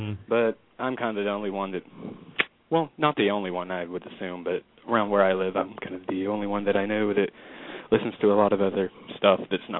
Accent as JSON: {"language": "English", "region": "Kentucky", "country": "United States", "said": "I'm from Kentucky."}